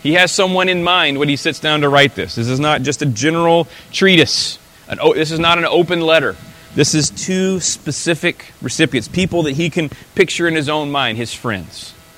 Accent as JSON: {"language": "English", "region": "Alabama", "country": "United States", "tie": "born there", "said": "for me, I was born in South Alabama. Everybody from South Alabama is a Christian, right?"}